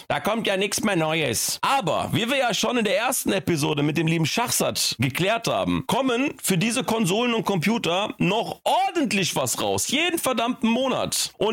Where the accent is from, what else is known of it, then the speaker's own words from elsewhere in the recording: Frankfurt, Hesse, Germany; now in Leer, Germany; ich komme ja auch aus Frankfurt ursprünglich, wohne ja jetzt im Norden in Leer.